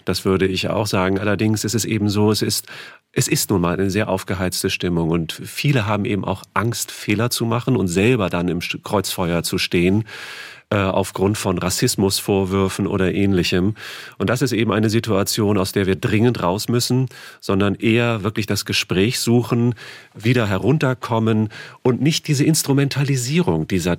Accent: Germany; sondern ich sage, so und so heiße ich bin Deutscher und so möchte ich angesprochen werden.

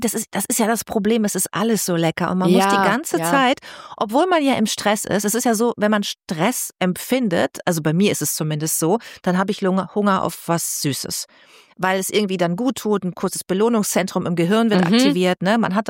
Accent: Bad Lippspringe, North Rhine-Westphalia, Germany; also born or lived in Münster / Hamburg; Aber guck mal, ich habe in NRW gewohnt. Ich bin ja in Bad Lippspringe aufgewachsen, in Paderborn zur Schule gegangen.

